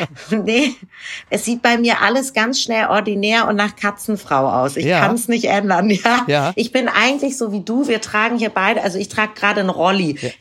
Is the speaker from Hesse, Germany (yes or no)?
no; Hamburg, Germany; Norddeutsch. Ich bin ja auch aus Hamburg.